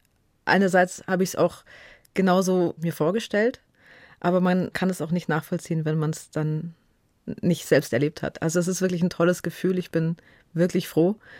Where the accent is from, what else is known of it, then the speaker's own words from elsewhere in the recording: Munich, Bavaria, Germany; Also mein Vater war Palästinenser, meine Mutter ist Deutsche und ich bin hier in München geboren. Also natürlich bin ich Münchnerin